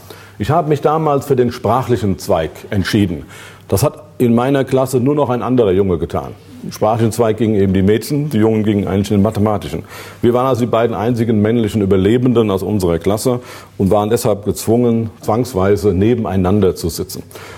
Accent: Germany; Bei uns in Deutschland, wo ich herkomme, ist das so, vielleicht in Österreich ja auch

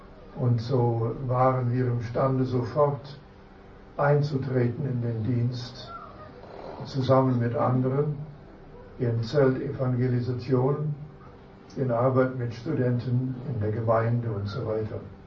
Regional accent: Canada; nach Kanada gezogen. Und dort bin ich auf die Welt gekommen und aufgewachsen.

